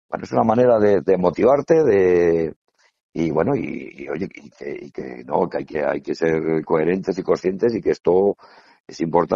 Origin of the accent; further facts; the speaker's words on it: Extremadura, Spain; es algo que como extremeños nos gustaría el mejorar